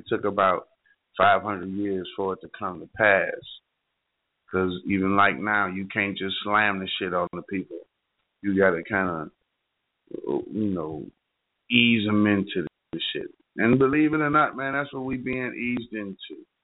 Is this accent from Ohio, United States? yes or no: yes; Cleveland, Ohio, United States; but go Cavs, what can I say? I'm from Cleveland.